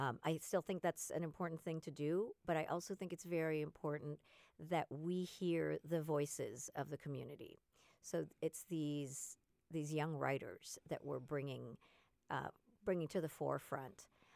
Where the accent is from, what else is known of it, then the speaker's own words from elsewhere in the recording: West Coast, United States; I'm from the West Coast, and the last thing that I want to do is say, okay, great, I'm going to come out to the Midwest